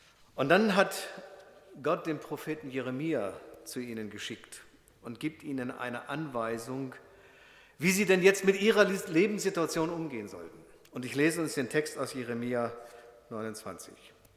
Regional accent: Hanover, Lower Saxony, Germany; Ich bin gebürtiger Norddeutscher, das ist ein gewisser Makel. Ich komme aus Hannover, ich spreche Hochdeutsch. Ich bin aber schwäbisch sozialisiert und inkulturiert, nur mit Sprache, da hapert es noch ein bisschen.

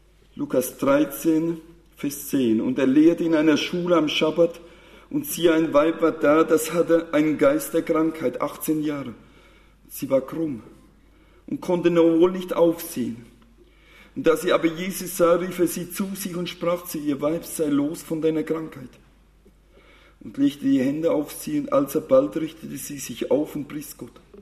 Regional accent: Rhineland-Palatinate, Germany; Ich komme aus dem Bundesland Rheinland-Pfalz

